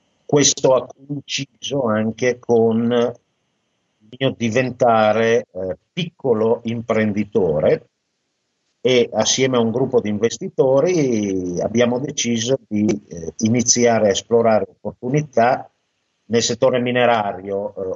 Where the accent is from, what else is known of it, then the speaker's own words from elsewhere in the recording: Mantua, Lombardy, Italy; moved away as an adult; Io sono originariamente di Mantova.